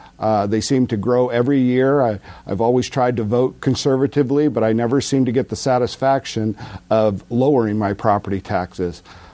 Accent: Anchorage, Alaska, United States; born there; I'm running for seat H, Eastside Anchorage. I was born in Anchorage in 1963. I graduated from Bartlett High School in 1982

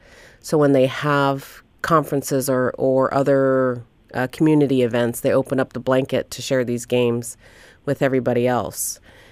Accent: Nome, Alaska, United States; I grew up in Nome, and I was fortunate enough to go seal hunting and walrus hunting, and moose hunting and caribou hunting

